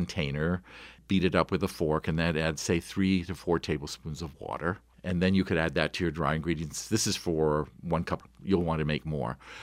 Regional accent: Shanghai, China; When I was growing up in Shanghai, my Russian grandmother

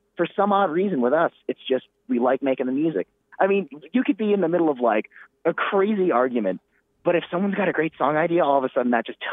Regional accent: New York, United States; we're all really from the Hudson Valley, which by New York standards isn't exactly upstate.

